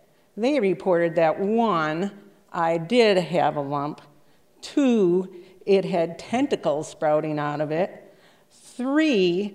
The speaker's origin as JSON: {"language": "English", "town": "Washburn", "country": "United States", "said": "I'm from Washburn"}